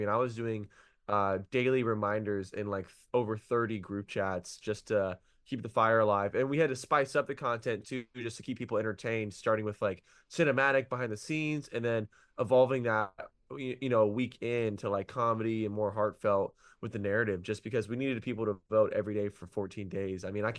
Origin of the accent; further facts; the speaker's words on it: Dublin, Ohio, United States; also born or lived in Columbus; I'm from Dublin originally, went to Kauffman High School and born and raised in Columbus.